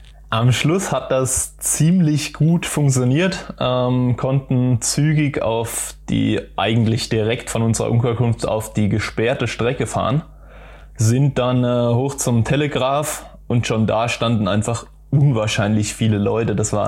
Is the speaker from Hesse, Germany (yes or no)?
yes; Darmstadt, Hesse, Germany; Also ich komme aus Darmstadt, das ist ja nur 30 Kilometer weit weg.